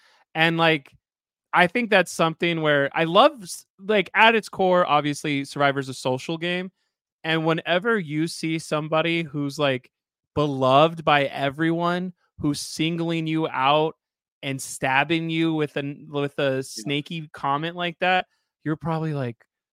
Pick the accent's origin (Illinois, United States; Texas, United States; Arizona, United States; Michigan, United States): Texas, United States; I'm from Texas. That's not exactly the same South